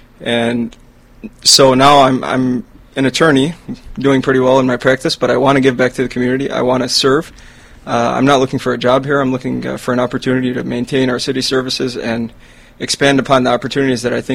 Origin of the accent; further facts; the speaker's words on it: Dearborn, Michigan, United States; born there; My background, I was born in Dearborn. My grandparents moved here in the 1930s.